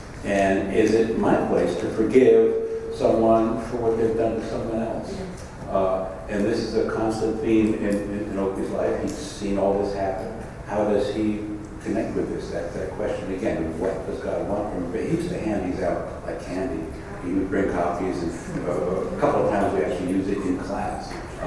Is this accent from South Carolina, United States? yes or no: yes; Spartanburg, South Carolina, United States; I grew up in Spartanburg, and I had the pleasure of knowing both of them.